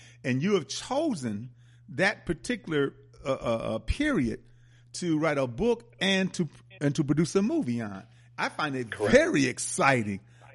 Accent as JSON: {"language": "English", "town": "Milwaukee", "region": "Wisconsin", "country": "United States", "said": "They were from Gary, Indiana. I'm from Milwaukee."}